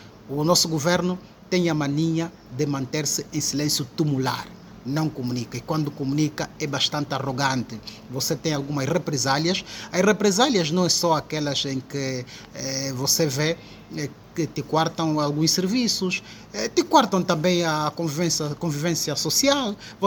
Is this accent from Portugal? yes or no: no; Angola; nós somos angolanos.